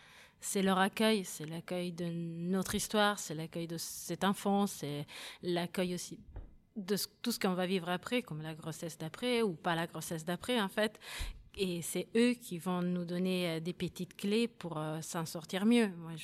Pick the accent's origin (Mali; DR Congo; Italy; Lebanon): Italy; now in France; Moi, je suis italienne et en Italie, ça n'aurait été pas possible.